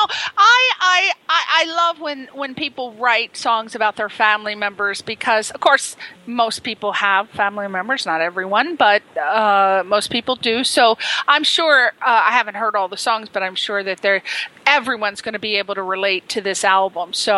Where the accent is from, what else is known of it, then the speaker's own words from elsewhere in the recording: Connecticut, United States; moved away as an adult; now in California, United States; I'm from the East Coast and from Connecticut. And when I first moved to California in 1992, I moved, you know, there was no internet back then. I moved to Hermosa Beach